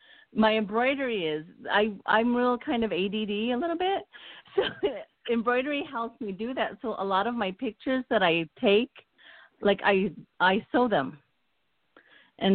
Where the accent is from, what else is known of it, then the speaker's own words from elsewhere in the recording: New Mexico, United States; I'm from New Mexico.